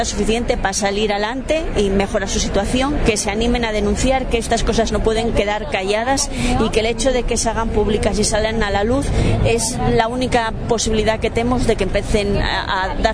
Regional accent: Asturias, Spain; vengo de Asturias y pues nada, desde allí intentamos organizar en la medida de todas nuestras posibilidades la mayor representación posible de mujeres

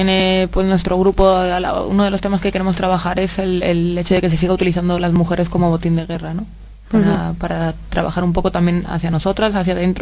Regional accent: Spain; aparte de la represión estructural que sufrimos aquí como españolas por las autoridades españolas

